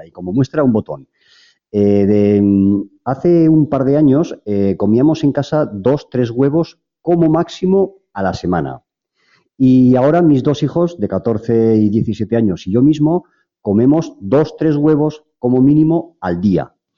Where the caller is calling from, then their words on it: Zaragoza, Aragon, Spain; de Zaragoza